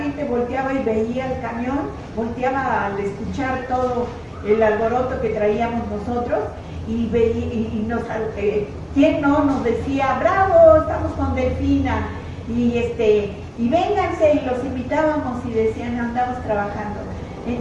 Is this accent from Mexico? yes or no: yes; Mexico; somos esos mexicanos dispuestos a salir adelante